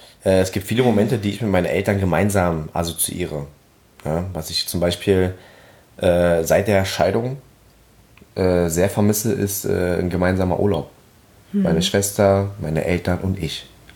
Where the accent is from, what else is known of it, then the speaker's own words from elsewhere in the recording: Berlin, Germany; accent: Berlin; wenn ich tatsächlich mein Gegenüber damit konfrontieren kann und ihn wirklich dann zubacken kann mit meinem Berliner Dialekt